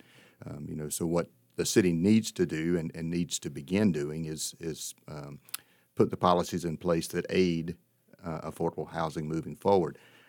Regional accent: Fayetteville, North Carolina, United States; I'm a civil engineer. I grew up in outside of Fayetteville on a farm.

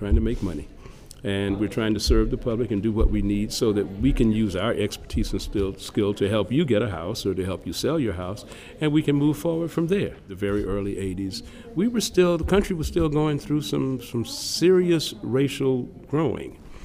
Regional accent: St. Petersburg, Florida, United States; I was born in St. Petersburg at Mercy Hospital. I was born in 56, went to elementary school here.

